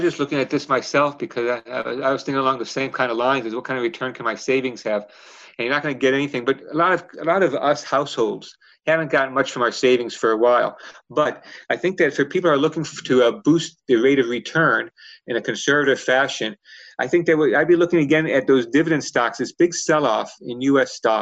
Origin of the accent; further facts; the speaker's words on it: Chicago, Illinois, United States; You know, I grew up in Chicago